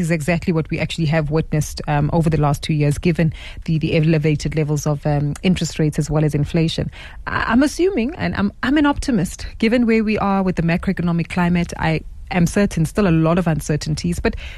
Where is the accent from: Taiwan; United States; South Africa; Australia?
South Africa; it gives us a real reality of understanding where we are as South African consumers.